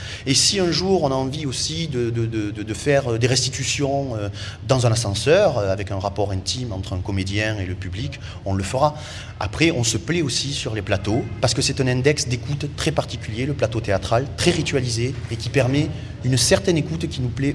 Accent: Occitanie, France; un paysan du Rouergue, ma région d'origine

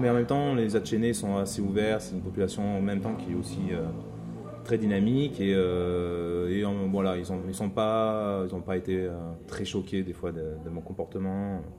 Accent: Marseille, Provence-Alpes-Côte d'Azur, France; quand je dis que je suis de Marseille, de suite, c'est le mot Zidane qui sort

